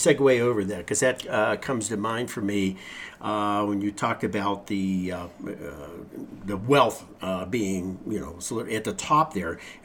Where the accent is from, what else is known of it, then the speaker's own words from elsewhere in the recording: Pennsylvania, United States; I grew up as a blue collar in the factory concept. I grew up near Pittsburgh, very much in my blood.